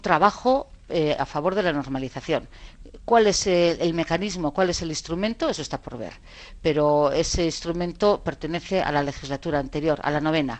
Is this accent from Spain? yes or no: yes; Navarre, Spain; Yo como navarra he visto cómo los ahorros de los navarros han desaparecido.